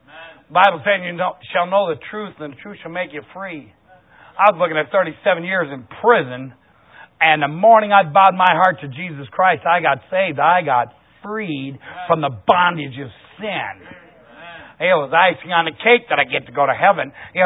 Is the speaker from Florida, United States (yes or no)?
no; Ohio, United States; I'm from Ohio, and I'm not the only one in this room either that's from Ohio. And I tell you something about the Midwest.